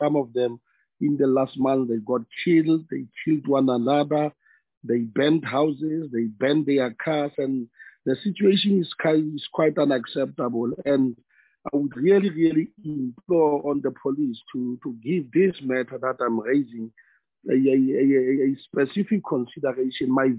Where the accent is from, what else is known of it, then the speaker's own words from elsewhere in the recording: North West, South Africa; I'm from the Northwest. In the Northwest, I'm in Klerksdorp in Matosana